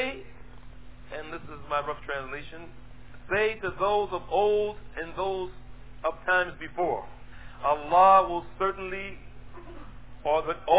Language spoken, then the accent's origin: English; Newark, New Jersey, United States; I used to argue with people where I grew up in Newark, New Jersey.